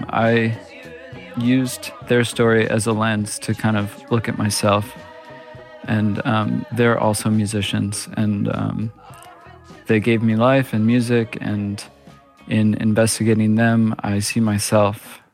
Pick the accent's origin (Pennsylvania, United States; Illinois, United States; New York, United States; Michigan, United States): New York, United States; Cazenovia; also born or lived in Syracuse; I was born in outside of Syracuse, New York, and I grew up in a town called Cazenovia. So my folks had a house in the country. It was an old farmhouse.